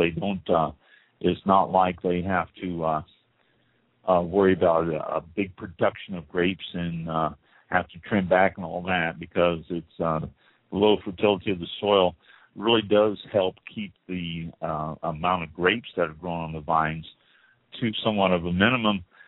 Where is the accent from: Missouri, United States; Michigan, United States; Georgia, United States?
Missouri, United States; I grew up in Missouri, and I'm familiar with the clay soils that you can find throughout the Midwest